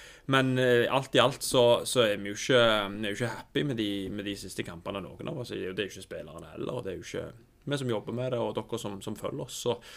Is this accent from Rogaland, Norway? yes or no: yes; Stavanger, Rogaland, Norway; Jeg har vokst opp i Stavanger